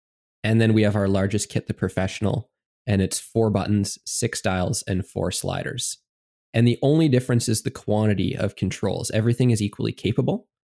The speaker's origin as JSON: {"language": "English", "country": "Canada", "said": "Hey, as a Canadian, I have an affinity for them because they're a fellow Commonwealth country, right?"}